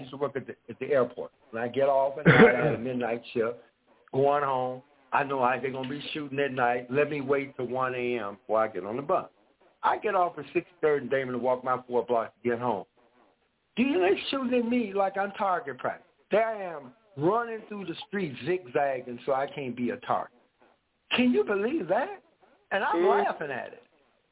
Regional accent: the South, United States; But we came from the South where people waved at strangers on the passing by their house.

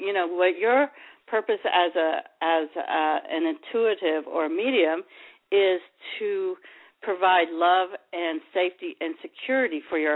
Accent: the South, United States; also born or lived in New Jersey; I only lived there for a while, but actually I'm from the South.

